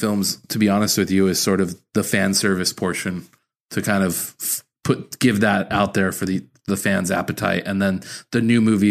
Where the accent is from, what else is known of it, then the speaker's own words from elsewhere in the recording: California, United States; I'm from California.